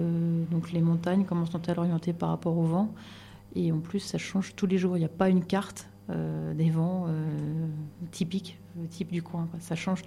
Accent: Angers, Pays de la Loire, France; now in Château-Arnoux-Saint-Auban, France; je suis originaire d'Angers, donc entre Nantes et Tours, dans le nord-ouest de la France.

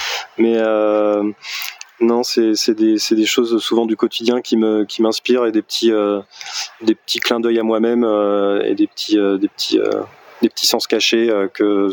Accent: Tours, Centre-Val de Loire, France; on vient de Tours, en région centre.

